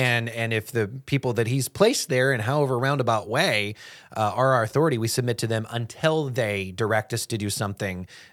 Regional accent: United States; And as an American, I'm like singing

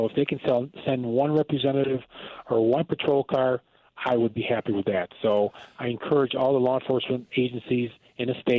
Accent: Buffalo, New York, United States; As you know, I'm from Buffalo, New York. I know we got a Buffalo connection with Van Miller and those people.

